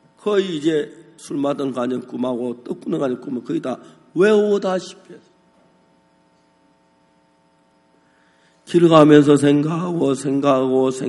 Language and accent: Korean; Seonsan, North Gyeongsang, South Korea; 책 살 돈이 없어서 제 고향 선산에 다니면서 누구 집에 책 있다는 이야기 들으면